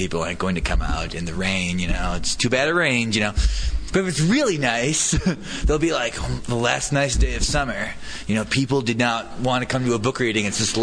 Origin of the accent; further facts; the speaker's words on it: North Dakota, United States; Now, perhaps coincidentally, I'm from North Dakota, from a small town in North Dakota, so people might think this is my life